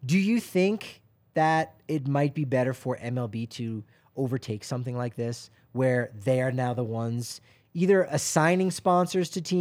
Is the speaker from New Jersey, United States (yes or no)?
yes; New Jersey, United States; I think it was like the first time I've had a bagel since I moved from New Jersey.